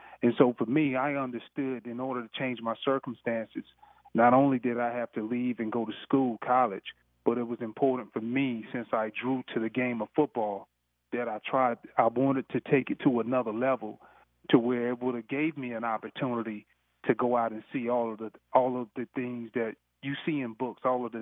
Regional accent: Sandersville, Georgia, United States; the thing that I really appreciate about growing up in Sandersville

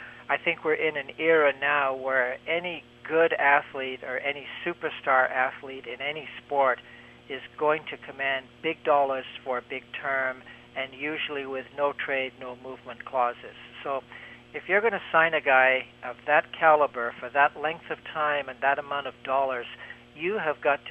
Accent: Canada; I guess being a Canadian, you sort of get used to the hockey factor.

